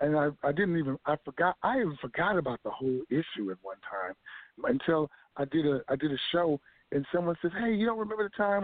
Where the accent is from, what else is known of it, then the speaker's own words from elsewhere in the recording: Sacramento, California, United States; also born or lived in East Palo Alto; I'm originally from the Bay Area, East Palo Alto, California. Grew up in Sacramento, California, back in 1992.